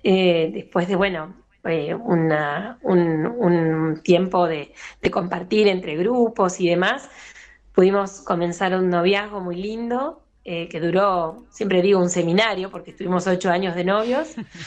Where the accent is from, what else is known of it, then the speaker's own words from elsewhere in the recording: Buenos Aires, Argentina; Los dos somos de Buenos Aires